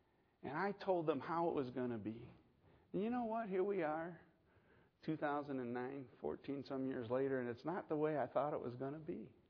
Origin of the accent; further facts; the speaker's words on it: Scotland, United Kingdom; I'm not a certain lineage, but I am Scottish.